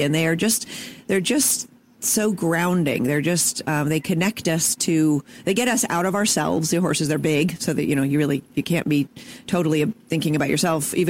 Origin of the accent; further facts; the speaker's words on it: San Diego, California, United States; because I grew up in San Diego.